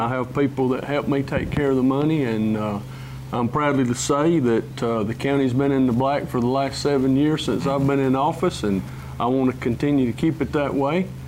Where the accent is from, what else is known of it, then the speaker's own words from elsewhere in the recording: Coleman, Alabama, United States; now in Fairview, United States; Born and raised in Coleman, Alabama. I now live in Fairview.